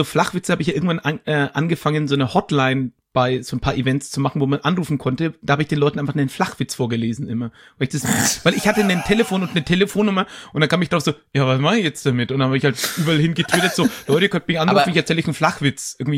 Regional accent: Höchstadt, Bavaria, Germany

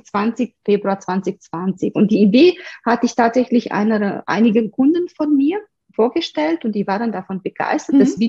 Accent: Romania; German is a second language; moved away as an adult; now in Munich, Germany; Ich komme aus Rumänien ursprünglich, lebe schon seit fast 20 Jahren, also fast die Hälfte meines Lebens bald in Deutschland. München, das war meine Wahlstadt und ich liebe es dort, ehrlich gesagt, zu leben. Es ist eine schöne kleine Stadt

